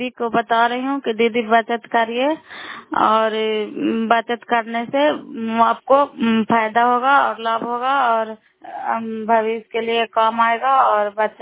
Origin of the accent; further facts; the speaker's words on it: Bairiganj, Bihar, India; नालंदा जिला कराय ब्लॉक मकराता पंचायत ग्राम बैरीगंज की निवासी हूँ